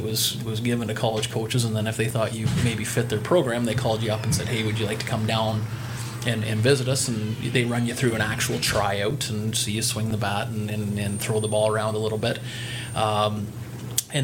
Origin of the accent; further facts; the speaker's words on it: Kincardine, Ontario, Canada; also born or lived in Hanover; I always say I'm from Kincardine, but I'm also from Hanover, right?